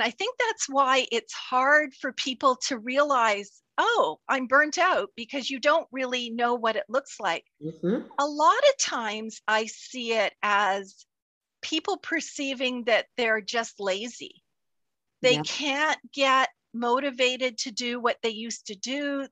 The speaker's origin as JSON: {"language": "English", "country": "Canada", "tie": "born or raised there", "said": "when I grew up in Canada, I always loved to write."}